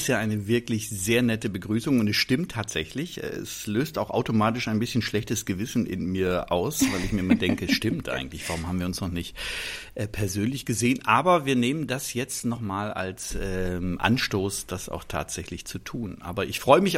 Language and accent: German; North Rhine-Westphalia, Germany; Ich bin aufgewachsen in Ostwestfalen